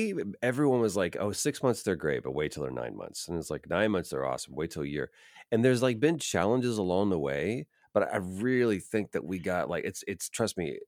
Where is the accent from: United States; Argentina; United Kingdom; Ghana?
United States; Texas; because I grew up in Texas